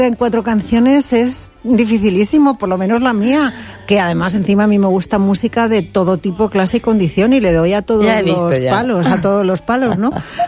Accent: Alicante, Valencian Community, Spain; also born or lived in Madrid / Bilbao; con 4 o 5 años, mi familia se trasladó a vivir primero a Bilbao por motivos de trabajo de mi padre, y ya con 8 años ya recalé aquí en Alicante, así que desde los 8 hasta ahora soy alicantina ya por los 4 cortados.

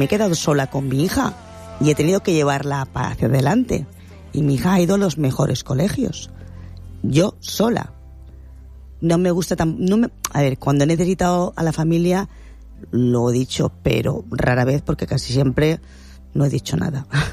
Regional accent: Valencian Community, Spain; first language Valencian; soy valenciano parlante, mi abuela no sabía hablar castellano, en casa hablo en valenciano.

